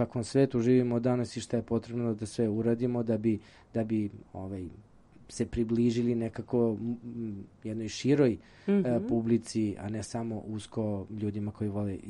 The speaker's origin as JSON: {"language": "Serbian", "town": "Ćuprija", "region": "Šumadija and Western Serbia", "country": "Serbia", "said": "ona je inače rodom iz Ćuprije i ja sam ponosan da sam iz istog rada, odakle Irena."}